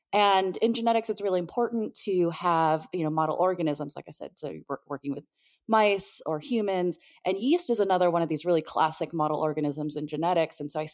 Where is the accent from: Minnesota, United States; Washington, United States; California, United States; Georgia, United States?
California, United States; San Diego; You know, I grew up in San Diego and spent a lot of time in the craft beer scene.